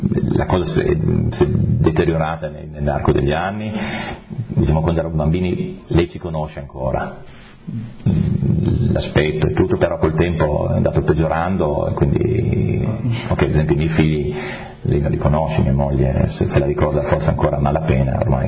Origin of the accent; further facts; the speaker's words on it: Ronchi, Friuli-Venezia Giulia, Italy; sono cresciuto a Ronchi, Monfalcone, però diciamo sempre, diciamo, con un legame con questa cultura un po' tedesca, e quindi austriacante, di montagna.